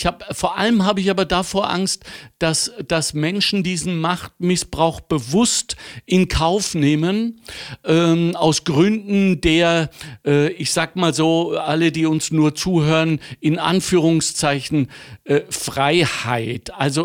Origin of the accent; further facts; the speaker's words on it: Germany; Das ist auch natürlich meiner Herkunft geschuldet. Ich bin Deutscher